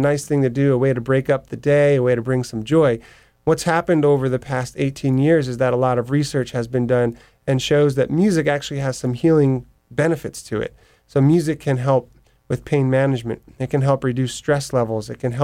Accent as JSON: {"language": "English", "region": "New York", "country": "United States", "lives_now": "Nashville, United States", "said": "I did, although I'm a New Yorker. Okay. And I moved to Nashville about a year and a half ago. I was living in Brooklyn and moved down to Nashville to run the organization from there."}